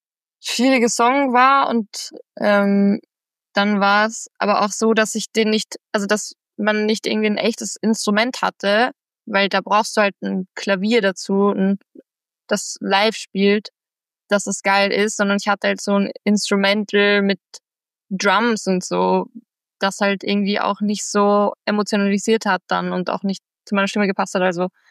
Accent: Lower Austria, Austria; ich komme aus einem Dorf in Niederösterreich und habe aber meine ganze Jugend eigentlich in Wien verbracht und auch meine Kindheit auch.

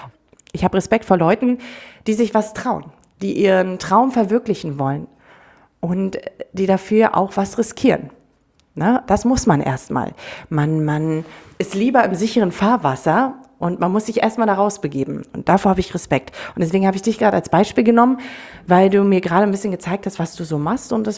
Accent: North Germany, Germany; accent: North German; Ich mag das Norddeutsche. Ich mag unseren Dialekt.

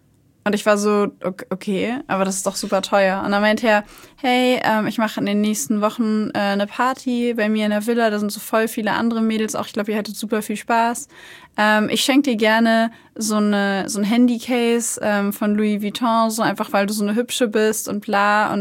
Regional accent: Hanover, Lower Saxony, Germany; ich komme eigentlich aus Hannover, bin da aufgewachsen.

